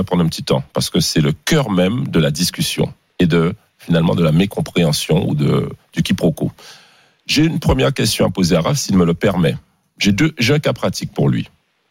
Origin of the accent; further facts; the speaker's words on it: France; La Guadeloupe, la Martinique, la Guyane. Nous sommes des Français.